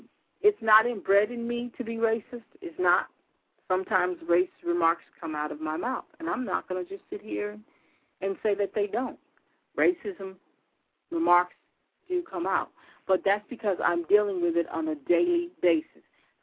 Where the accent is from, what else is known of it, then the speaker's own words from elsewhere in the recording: United States; born there; I wasn't born in Africa. I was born here in America.